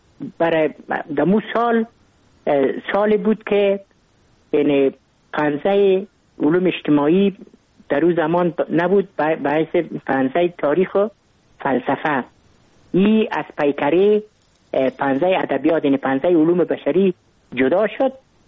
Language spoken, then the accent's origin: Persian; Kabul, Afghanistan; ما متولد کابل هستم، در نایی اول کابل تولد شدیم.